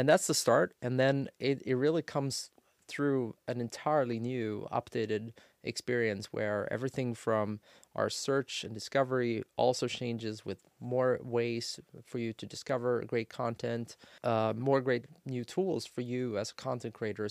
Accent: Sweden; I'm born and raised in Sweden.

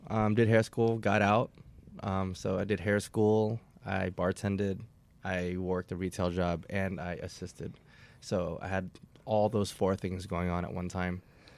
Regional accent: Wheaton, Maryland, United States; I'm born and raised here, actually, in Wheaton, Maryland.

